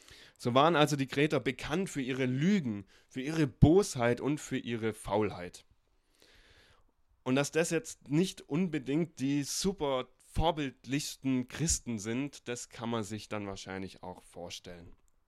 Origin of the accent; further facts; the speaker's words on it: Rottweil, Baden-Württemberg, Germany; Denn ich komme ja aus Rottweil.